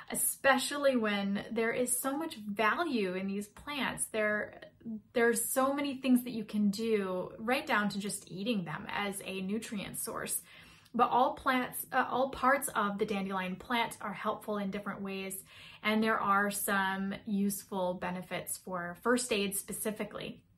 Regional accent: New England, United States; So many of us remember growing up in New England playing with these little seed pods.

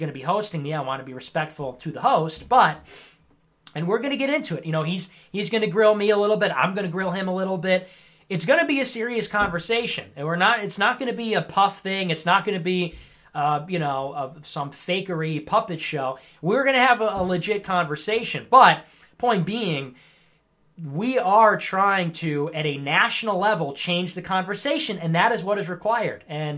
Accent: Ireland; But, you know, look, I'm Irish, so kind of based.

